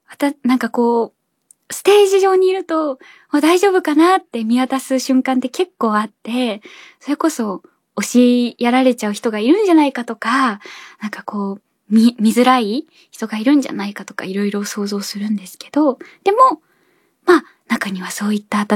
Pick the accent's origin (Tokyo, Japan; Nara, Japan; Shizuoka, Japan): Nara, Japan; 私地元が奈良で、まあお母さんとかも来てくれてて